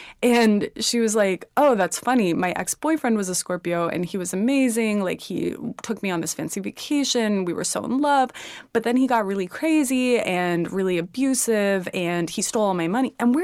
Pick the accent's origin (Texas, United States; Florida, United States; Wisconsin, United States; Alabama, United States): Texas, United States; Houston; born there; So I was born in Houston.